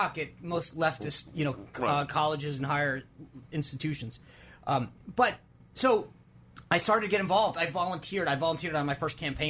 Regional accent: Rhode Island, United States; I think we grew up in Rhode Island. My father had been there two sides. My mother had been there two sides. You grow up in the ocean state, you better learn how to sail.

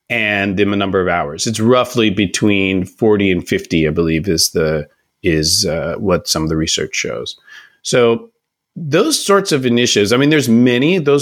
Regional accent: Oakland, California, United States; I'm from Oakland, California. It is diverse in some ways, but for African Americans, it's not.

